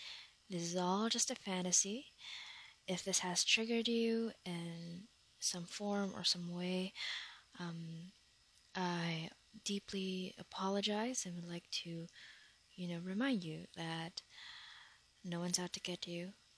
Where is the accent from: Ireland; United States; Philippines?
Philippines; I'm from the Philippines, so my hair is black or dark brown.